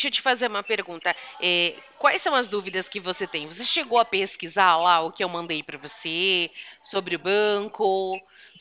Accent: Americana, São Paulo, Brazil; eu sou de Americana.

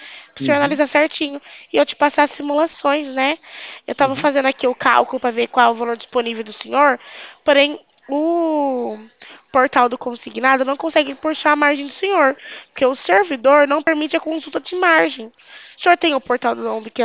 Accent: São Paulo, Brazil; Eu sou do interior de São Paulo.

